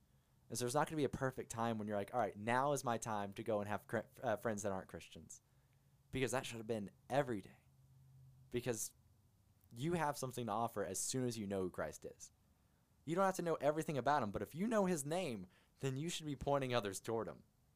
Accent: Texas, United States; I'm a Texas kid. I grew up in Texas. I love Texas like every person ever that's ever been to Texas or born in Texas

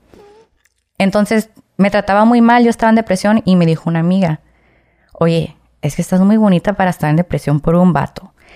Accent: Guadalajara, Jalisco, Mexico; born there; also born or lived in United States; yo nací en Guadalajara... por cuestiones del destino, nos vamos a Estados Unidos, ¿no? Pero yo era ilegal. Deportan a mi papá y nos regresamos a México.

